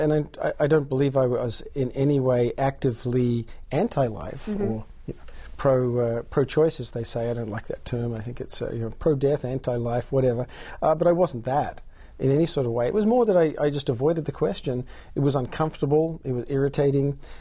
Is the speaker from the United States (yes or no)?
no; Australia; moved away; I am Australian by birth. I grew up in Australia, and I grew up in a very good middle class family in Australia.